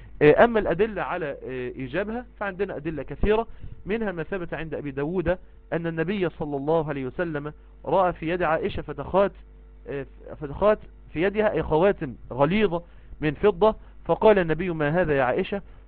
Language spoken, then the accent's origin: Arabic; Egypt; يعني مثلا عندنا في مصر مثلا يوم الخميس ده يوم الزيارة